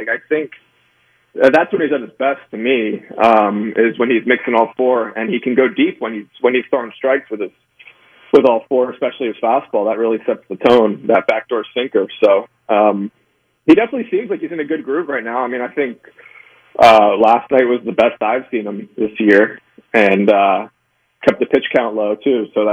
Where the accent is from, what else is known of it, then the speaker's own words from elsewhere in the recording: Philadelphia, Pennsylvania, United States; I'm from Philly, but Embiid missed too many games.